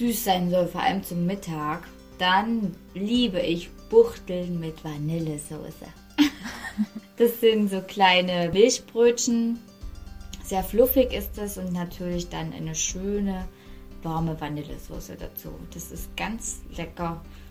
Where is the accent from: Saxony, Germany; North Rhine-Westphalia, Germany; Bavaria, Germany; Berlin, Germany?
Saxony, Germany; Ich komme aus Sachsen.